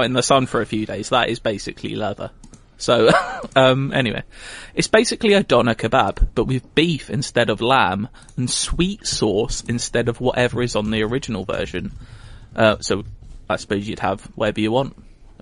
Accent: Canada; I'm from Canada, and if you're not familiar, one of the most popular late night drunk foods is a Donair.

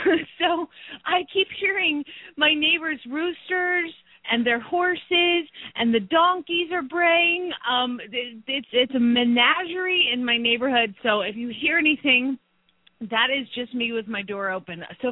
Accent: Phoenix, Arizona, United States; from Phoenix, Arizona

